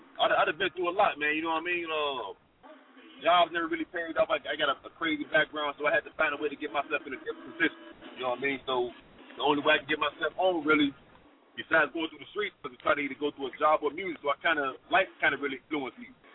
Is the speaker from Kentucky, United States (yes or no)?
no; Chicago, Illinois, United States; I'm from Chicago, Illinois, man.